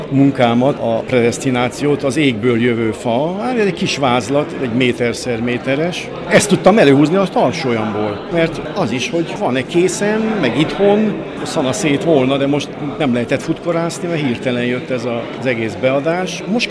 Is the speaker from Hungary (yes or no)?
no; Târgu Mureș, Mureș County, Romania; Sok vásárhelyi művész szerepel, arányban szerintem nagyon sok. Talán többen vagyunk, mint kolozsváriak, nem tudom.